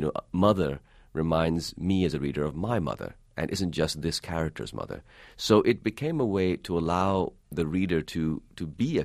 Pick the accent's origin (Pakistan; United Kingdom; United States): Pakistan; growing up in Pakistan